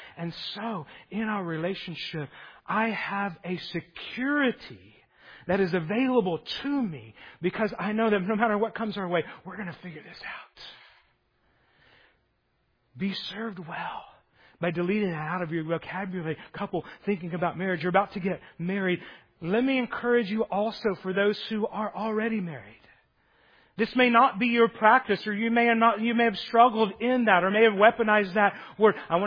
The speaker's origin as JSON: {"language": "English", "region": "Oklahoma", "country": "United States", "said": "All right, I'm from Oklahoma. I had to say it like that."}